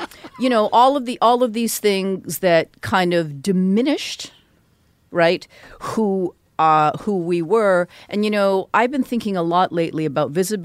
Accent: Vancouver, British Columbia, Canada; because I grew up in Vancouver

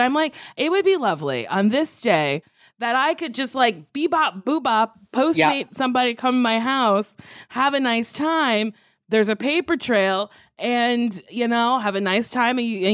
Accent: New Jersey, United States; Originally I'm from New Jersey.

